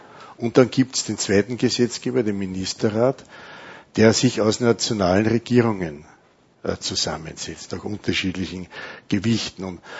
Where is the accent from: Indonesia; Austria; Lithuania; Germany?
Austria; Schärding, Upper Austria; born there; ich kann mich als junger Mensch erinnern, dass ich bin in Scherding geboren